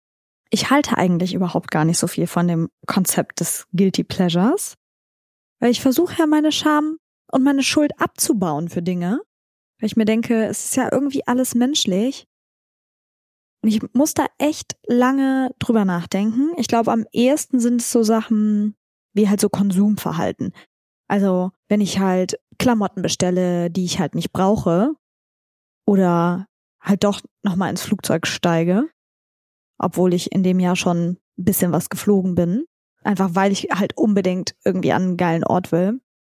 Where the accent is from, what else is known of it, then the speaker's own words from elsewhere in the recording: Switzerland; Bin halt auch Schweizerin